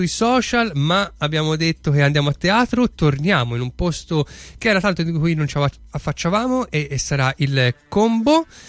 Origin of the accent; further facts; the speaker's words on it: Tuscany, Italy; siamo italiani, siamo toscani, è giusto ridere su noi stessi